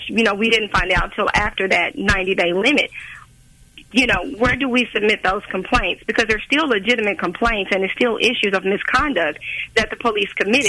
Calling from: Raytown, Missouri, United States; I'm calling from Raytown, Missouri.

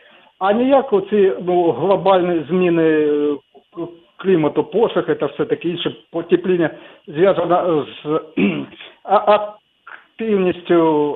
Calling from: Mariupol, Donetsk Oblast, Ukraine; Я з Маріуполя

